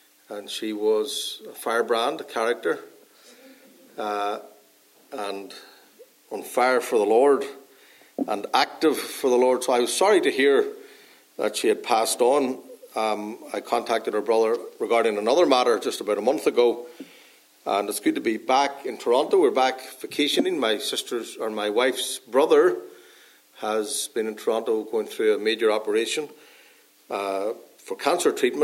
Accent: Northern Ireland, United Kingdom; Northern Ireland. That's where I'm from originally, if you can't tell by my accent. From Northern Ireland.

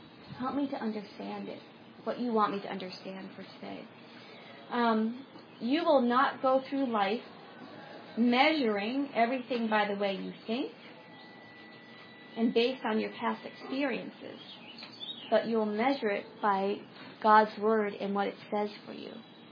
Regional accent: Sayville, New York, United States; I grew up on Long Island, and I grew up in this just adorable, quaint little town called Sayville. And it was right on the bay

